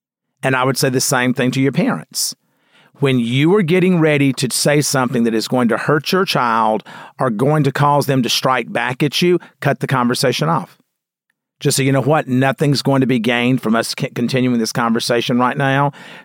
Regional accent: the South, United States; I was raised in the South, and, you know, where children were to be seen and not heard.

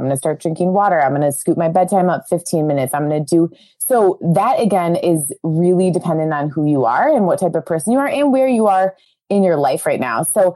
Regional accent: Cleveland, Ohio, United States; We're from Cleveland, Ohio. So CLE represents us.

